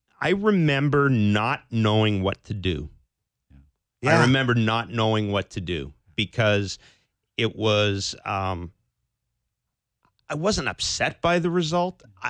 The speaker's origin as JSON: {"language": "English", "town": "Winnipeg", "region": "Manitoba", "country": "Canada", "tie": "born or raised there", "said": "Centennial Concert Hall in my hometown, Winnipeg"}